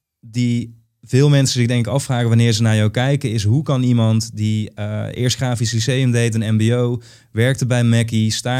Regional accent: Limburg, Netherlands; Ik kom uit Limburg, maar dat is ook tegen de Belgische grens aan.

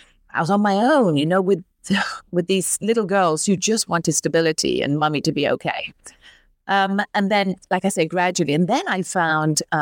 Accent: England, United Kingdom; What came with that big family, traditional family, seaside town where I grew up in England

